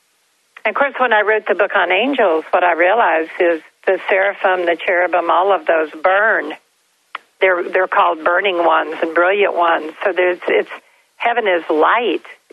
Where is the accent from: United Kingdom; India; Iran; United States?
United States; Kentucky; now in Florida, United States; we moved to Florida every year from Kentucky because I couldn't get through the winters in Kentucky.